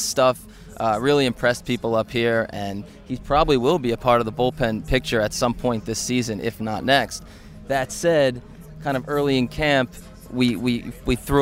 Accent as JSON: {"language": "English", "region": "East Coast", "country": "United States", "said": "I'm from the East Coast"}